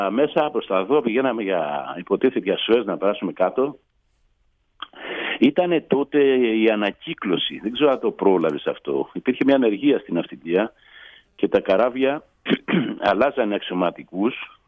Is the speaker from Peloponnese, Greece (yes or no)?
yes; Peloponnese, Greece; Και έπιασε το καράβι Νεάπολη απέναντι εκεί, η Λακωνία, απέναντι από το χωριό μου